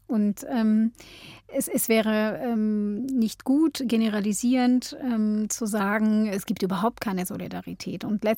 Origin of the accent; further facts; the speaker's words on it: Israel; now in Berlin, Germany; Ja, ich bin in Israel aufgewachsen und auch meine Familie lebt in Israel.